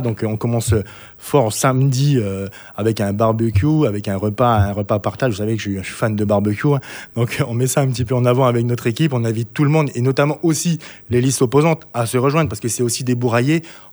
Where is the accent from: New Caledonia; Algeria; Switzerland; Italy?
New Caledonia; Bourail, South Province; j'avais l'impression de me perdre chez moi à Bouraille, quoi.